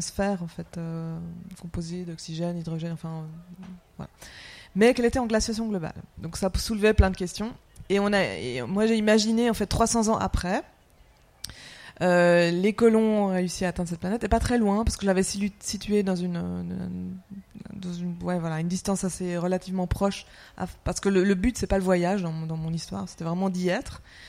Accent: Switzerland; Donc, moi, je suis suisse, hein, si jamais.

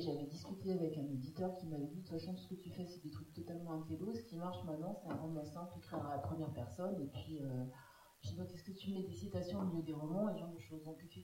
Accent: Paris, Île-de-France, France; Je viens de Paris. Je suis allée à Paris, j'habite Seine-Saint-Denis

